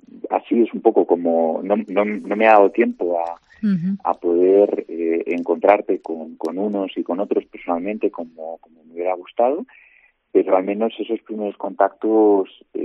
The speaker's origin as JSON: {"language": "Spanish", "town": "Segovia", "region": "Castile and León", "country": "Spain", "also_born_or_lived": "Talavera de la Reina", "said": "Yo diría que soy un laico de Segovia, que nací en Talavera de la Reina, hace 45 años ya. Estoy casado y tengo tres hijos y pertenezco al Movimiento de los Jocolares desde hace más de 20 años."}